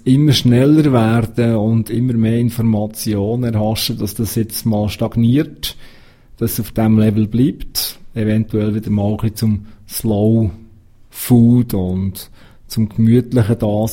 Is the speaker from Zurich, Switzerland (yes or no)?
no; Bern, Switzerland; Und das als Berner.